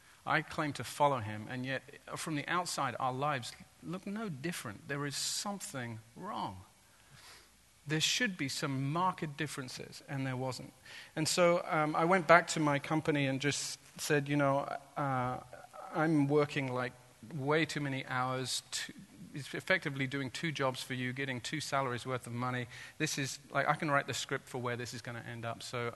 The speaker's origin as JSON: {"language": "English", "town": "Santa Cruz", "region": "California", "country": "United States", "said": "I come from Santa Cruz, by the way."}